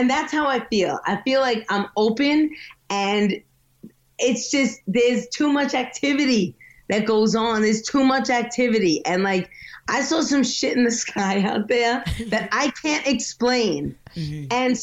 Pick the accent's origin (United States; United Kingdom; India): United States; New York; Listen, so I'm from New York, where everything, we don't fucking believe in anything.